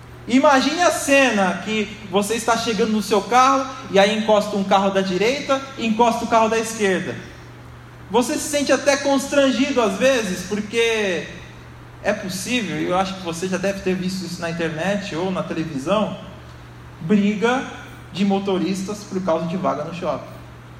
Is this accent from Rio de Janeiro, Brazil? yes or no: no; São Paulo, Brazil; now in Santo André, Brazil; eu vim de São Paulo, eu nasci na Zona Leste, fui criado lá, em São Paulo, na Penha, e eu vim para Santo André